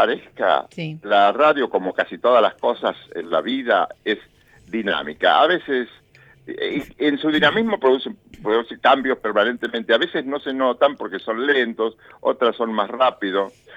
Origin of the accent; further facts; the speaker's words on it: Bragado, Buenos Aires Province, Argentina; now in Buenos Aires, Argentina; cuando yo vine de Bragado, sí, para hacer el ISER, era la única motivación por la cual yo me radicaba acá.